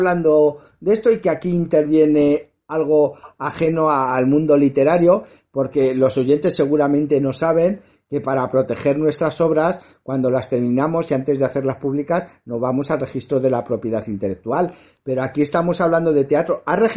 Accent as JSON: {"language": "Spanish", "town": "Madrid", "region": "Community of Madrid", "country": "Spain", "said": "a pesar de ser madrileño, soy de origen extremeño por las dos partes"}